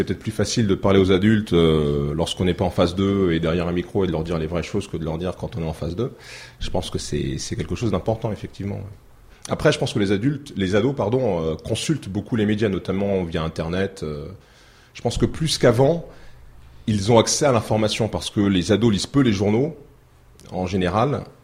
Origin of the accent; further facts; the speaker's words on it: Tours, Centre-Val de Loire, France; Moi, je suis né à Tours, j'ai grandi à Tours et j'ai fait mes études à Tours.